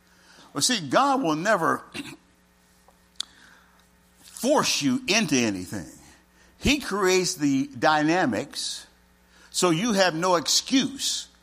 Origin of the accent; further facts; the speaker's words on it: Cincinnati, Ohio, United States; You see, I grew up in Cincinnati, Ohio, in a completely different culture, a completely different environment.